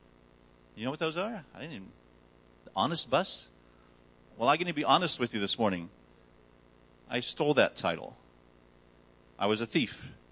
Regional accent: United States; born there; I was born in America.

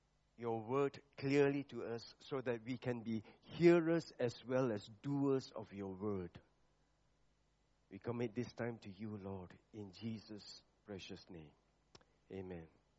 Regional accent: Penang, Malaysia; also born or lived in Klang; Penang is my hometown. I was born in Penang. But at the age of 20, I was in Klang or KL.

